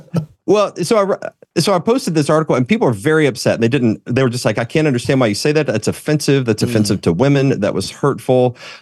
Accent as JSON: {"language": "English", "region": "West Virginia", "country": "United States", "tie": "born or raised there", "said": "It was a repentance for kind of looking down on my upbringing. I grew up in West Virginia, you know, Appalachia country kind of environment."}